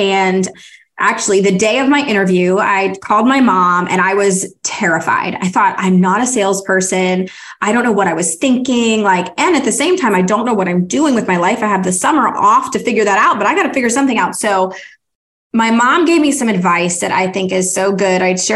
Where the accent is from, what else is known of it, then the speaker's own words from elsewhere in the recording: Pennsylvania, United States; moved away as an adult; I grew up in Pennsylvania and I couldn't get a full-time teaching position. So I moved to Arizona.